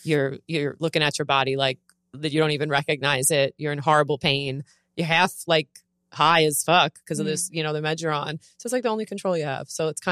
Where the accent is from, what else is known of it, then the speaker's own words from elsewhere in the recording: New Jersey, United States; And first off, I'm from Jersey.